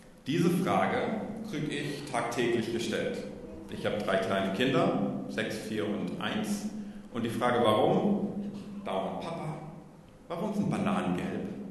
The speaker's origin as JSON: {"language": "German", "country": "DR Congo", "tie": "born or raised there", "moved": "as an adult", "lives_now": "Hamburg, Germany", "said": "ich bin gebürtiger Kongolese, was man nicht auf Anhieb sieht, hängt damit zusammen, dass ich Missionskind bin. Also ich bin in Afrika aufgewachsen, mit 18 nach Deutschland gekommen und im Laufe der Jahre auch tatsächlich in Hamburg gelandet. Das war so 2015."}